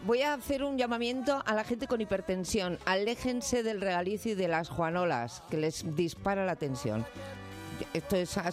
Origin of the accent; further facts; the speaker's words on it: Bilbao, Basque Country, Spain; los de Bilbao somos mucho de hacer este, ¿sí?, tipo de maletas.